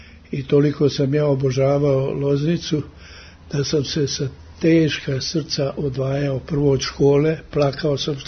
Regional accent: Valjevo, Kolubara District, Serbia; born there; nigde nema da sam rođen u Valjevu.

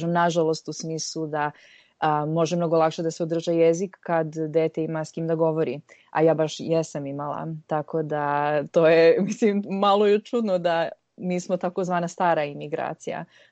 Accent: Toronto, Ontario, Canada; išla sam na takozvani UFT, na University of Toronto, i to je bilo prirodno jer sam odrasla, rođena sam u Torontu.

